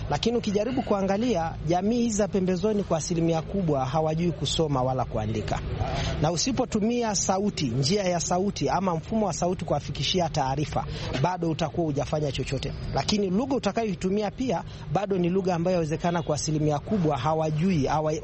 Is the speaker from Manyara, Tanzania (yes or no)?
yes; Simanjiro, Manyara, Tanzania; natokea wilaya Simanjiro mkoani Manyara.